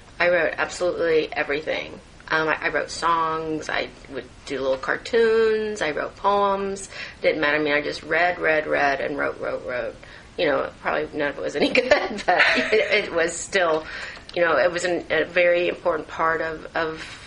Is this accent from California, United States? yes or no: no; Florida, United States; I grew up in Florida.